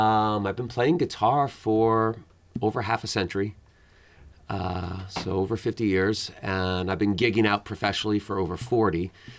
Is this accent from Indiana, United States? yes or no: no; Mystic, Connecticut, United States; also born or lived in Hollywood / Boston; I grew up in Mystic, Connecticut, and then have lived all over, including Hollywood, California, and Boston.